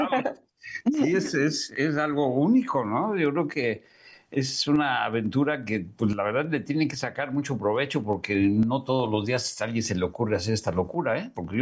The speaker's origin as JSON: {"language": "Spanish", "town": "Los Cabos", "region": "Baja California Sur", "country": "Mexico", "said": "nosotros como mexicanos y de aquí de Los Cabos"}